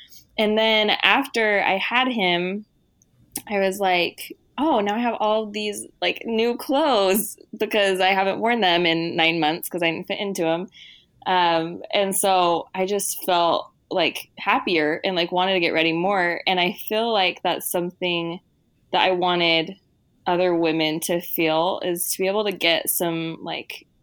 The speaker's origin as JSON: {"language": "English", "region": "Utah", "country": "United States", "lives_now": "San Diego, United States", "said": "we live in San Diego right now, and we're originally from Utah."}